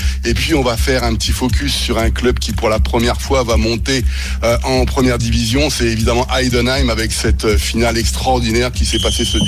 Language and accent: French; Normandy, France; Normand, moi, d'origine.